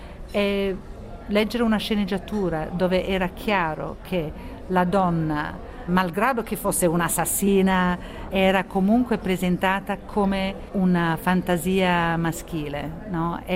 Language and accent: Italian; England, United Kingdom; also born or lived in Italy; io sono cresciuta in Inghilterra di madre inglese, sono più inglese probabilmente, ma sono nata in Italia con padre italiano. Ho fatto la scuola in Inghilterra